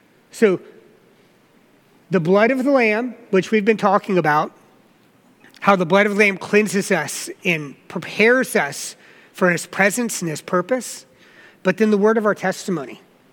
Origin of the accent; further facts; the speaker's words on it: the South, United States; I grew up in the South.